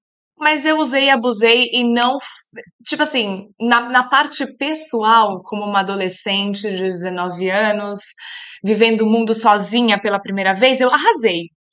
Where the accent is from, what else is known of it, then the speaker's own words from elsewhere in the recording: Brazil; born there; E minha mãe engravidou em Londres, de mim. Então, sempre, mas eu não nasci lá, eu nasci no Brasil, ela acabou voltando para o Brasil.